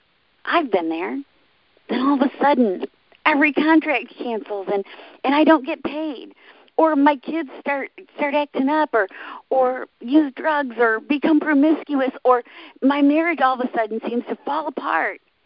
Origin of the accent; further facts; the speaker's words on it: Michigan, United States; I grew up near the Amish in Michigan, and they were still shunning.